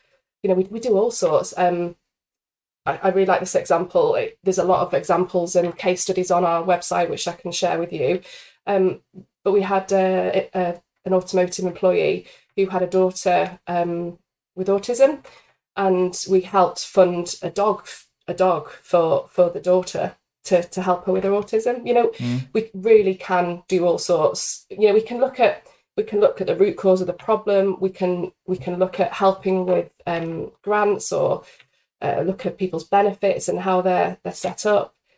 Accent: Penarth, Wales, United Kingdom; So I do tend to go into my hometown of Penarth and chat a lot.

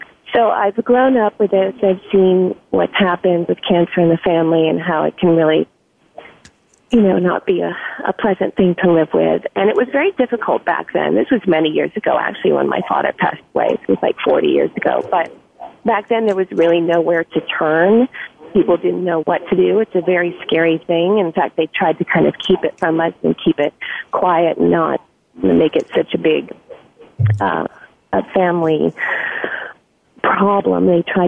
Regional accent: Los Angeles, California, United States; I grew up in Los Angeles

